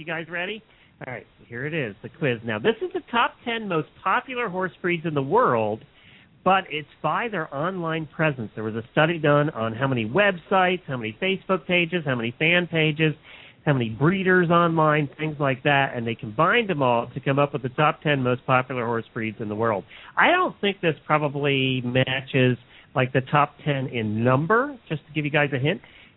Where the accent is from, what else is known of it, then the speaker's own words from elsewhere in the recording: Pennsylvania, United States; now in Florida, United States; Yeah, but I grew up in Pennsylvania, so that rules. I spent more time there than here, and I am a Yankee.